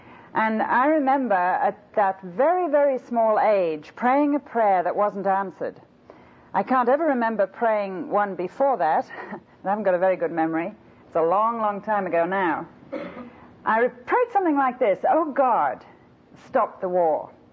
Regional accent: Liverpool, North West England, United Kingdom; also born or lived in Lake District; Now, I grew up in the Lake District until the war was over, and then we came back to our home in Liverpool.

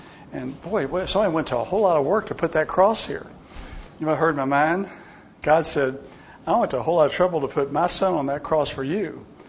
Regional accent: Virginia, United States; My background is I was raised in the South. I was in Virginia. Virginia's a lot like Oklahoma in rural areas.

